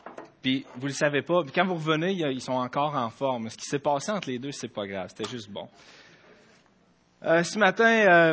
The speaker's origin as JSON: {"language": "French", "town": "Cap-de-la-Madeleine", "region": "Quebec", "country": "Canada", "tie": "born or raised there", "said": "Je suis né au Cap de la Madeleine."}